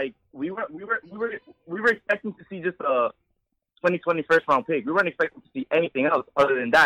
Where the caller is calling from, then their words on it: Bronx, New York, United States; from the Bronx.